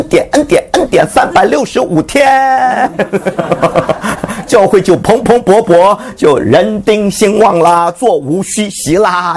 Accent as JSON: {"language": "Chinese", "country": "China", "said": "所以我们中国人当中很有一套说话的方式方法"}